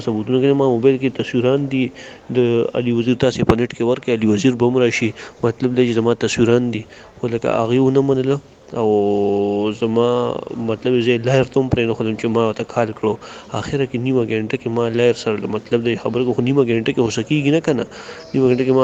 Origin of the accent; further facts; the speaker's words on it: Peshawar, Khyber Pakhtunkhwa, Pakistan; زه د پېښور رسیدونکو یم او مطلب دا چې پښتون یم